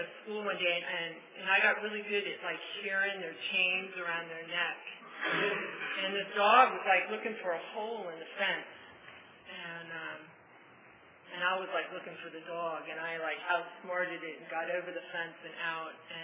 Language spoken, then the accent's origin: English; California, United States; I grew up right outside San Francisco.